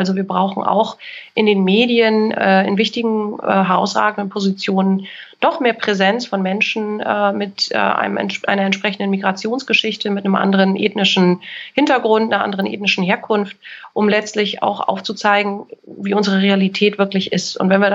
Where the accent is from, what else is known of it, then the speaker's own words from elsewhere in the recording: Kiel, Schleswig-Holstein, Germany; Und ich sage, ich komme auch eigentlich aus Kiel. Nee, wo bist denn du geboren? Ich bin in Kiel geboren.